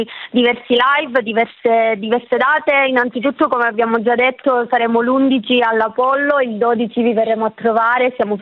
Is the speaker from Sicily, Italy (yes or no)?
yes; Agrigento, Sicily, Italy; perché noi, come si potrà sentire dal nostro accento, non siamo di Milano, veniamo dalla Sicilia, da Agrigento